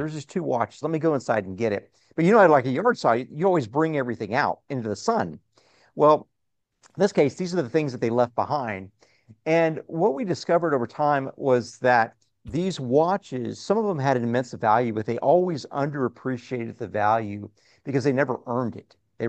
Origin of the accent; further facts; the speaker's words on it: Corpus Christi, Texas, United States; growing up in Corpus Christi, just a few streets down